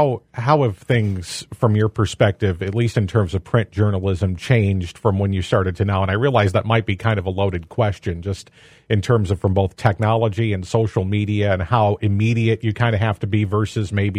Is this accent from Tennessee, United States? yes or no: no; Illinois, United States; I'm from Henry County, so I vaguely remember that going on in Bureau County nearby.